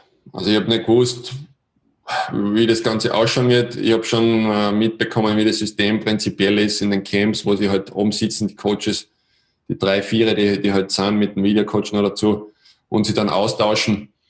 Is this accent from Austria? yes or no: yes; Austria; weil dort drüben warst du als Österreicher sowieso zu der Zeit ein Nobody.